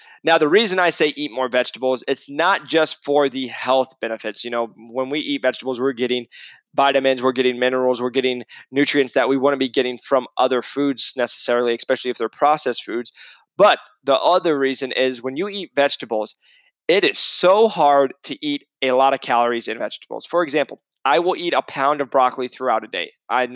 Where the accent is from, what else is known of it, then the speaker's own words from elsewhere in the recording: Midwest, United States; I say it because I'm from the Midwest. It's everywhere. But the Midwest, they don't care about as much health as normally as you get on the more the West Coast.